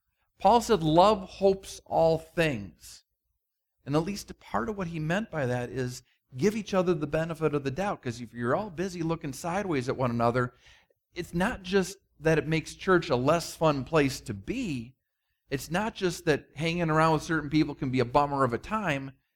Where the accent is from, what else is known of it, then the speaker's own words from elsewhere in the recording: Minnesota, United States; I'm a Minnesota kid. You've gotten to know that, if nothing else, about me. And besides growing up in the Midwest, I grew up with a German mother and a half Danish father.